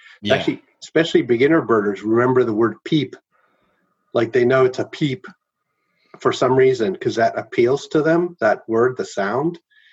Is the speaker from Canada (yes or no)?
yes; Toronto, Ontario, Canada; moved away as an adult; also born or lived in Chile; now in United States; I was born in Chile and I grew up in Toronto. So I moved there when I was a kid. So, you know, little kid.